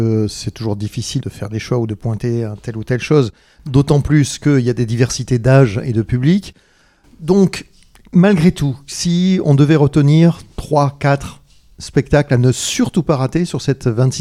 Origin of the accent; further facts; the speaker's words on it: Grand Est, France; La dévalorisation du fait qu'on vient de Lorraine, il faut arrêter.